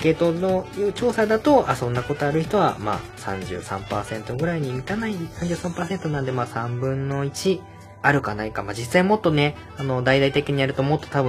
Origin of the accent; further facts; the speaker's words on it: Kagawa, Japan; 地元の香川の駅前にダンスを踊ってるお兄さんとかのところに行って、